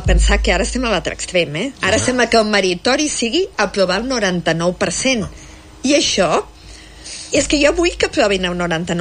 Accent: Bellpuig, Catalonia, Spain; jo soc de Bellpuig, un poble petit

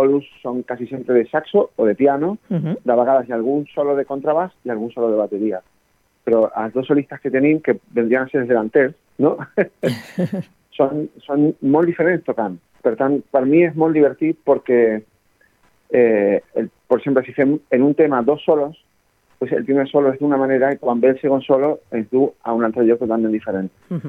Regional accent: Canary Islands, Spain; jo soc de Canàries i ara tenim una situació geogràfica molt especial

